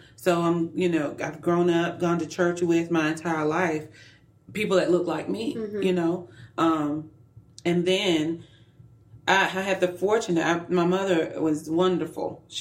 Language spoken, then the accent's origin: English; Alabama, United States; I mean, I grew up in the South, from a really tiny town that was literally segregated by the main street downtown.